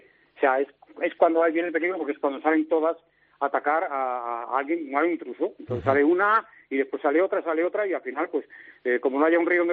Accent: Torrelavega, Cantabria, Spain; digo por Torrelavega, porque yo soy Torrelavega

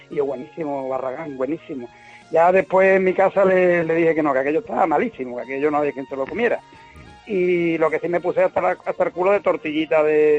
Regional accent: Utrera, Andalusia, Spain; Yo vivo en el puerto, pero soy de Utrera

